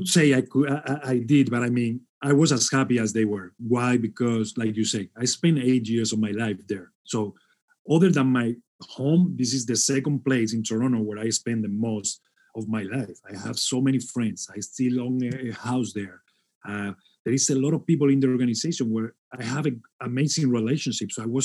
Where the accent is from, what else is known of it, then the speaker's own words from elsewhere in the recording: Spain; I couldn't imagine I was going to be working here when I came from Spain.